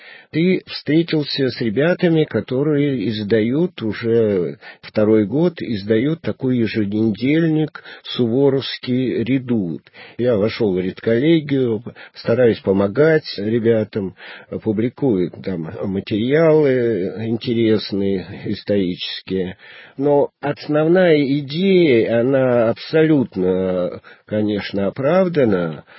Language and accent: Russian; Krasnodar Krai, Russia; сам я родом из Кубани, уже где-то, ну, 5 поколений я точно знаю, прямой потомок именно линейных казаков.